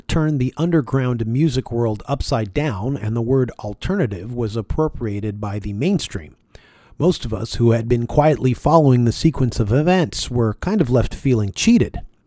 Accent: Toronto, Ontario, Canada; being born and raised in Toronto, Canada

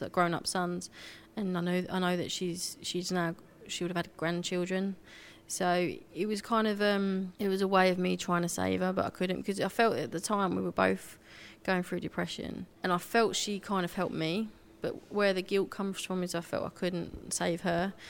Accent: Stanford-le-Hope, East of England, United Kingdom; born there; I was born in Essex, Stamford Lee Hope.

